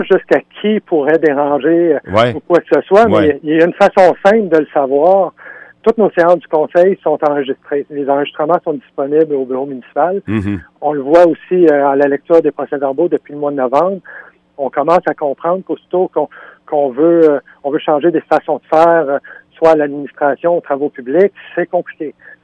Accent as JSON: {"language": "French", "town": "Montreal", "region": "Quebec", "country": "Canada", "said": "moi je viens de Montréal, ça fait 5 ans que je suis dans la région, puis je suis à Saint-Paul."}